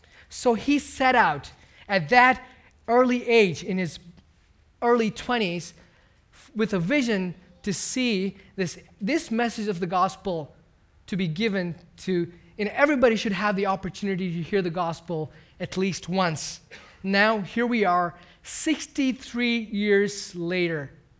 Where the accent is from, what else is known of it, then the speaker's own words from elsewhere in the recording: India; I was born and raised in India to a church-planting family.